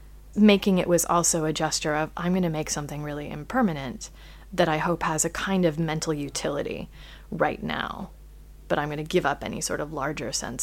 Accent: United States; Yes, in that, I'm afraid, as an American.

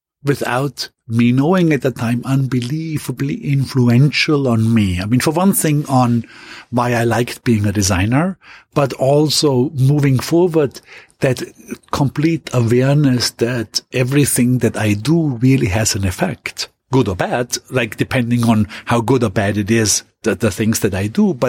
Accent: Austria; I grew up in a very large family.

